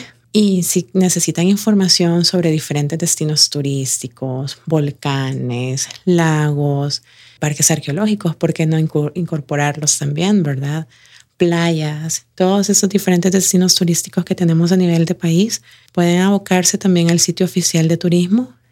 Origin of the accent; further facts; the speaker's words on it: Ciudad Arce, La Libertad, El Salvador; que soy de Ciudad Arce